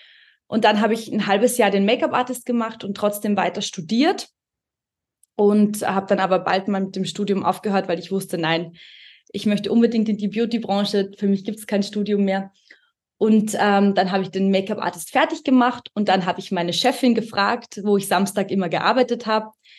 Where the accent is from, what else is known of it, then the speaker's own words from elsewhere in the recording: Austria; wie Alex schon gesagt hat, ich komme aus Österreich.